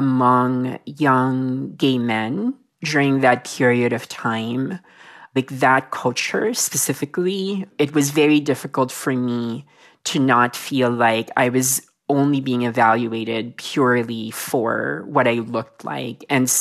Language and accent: English; Philippines; I was a little boy who had pale skin and light blonde hair in a really rural area of the Philippines.